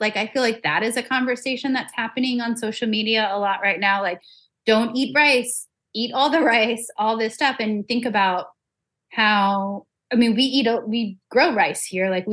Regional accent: Louisiana, United States; maybe because I'm Cajun, that isn't something that I really think about

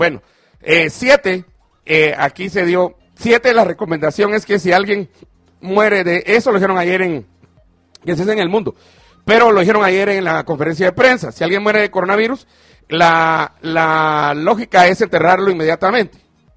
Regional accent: Chimaltenango, Guatemala; Allá en mi pueblo, en Chimaltenango

